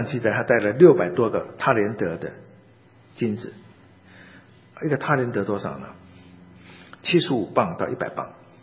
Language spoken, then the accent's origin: Chinese; China; 那当然我们中国人最有福的就是六畜兴旺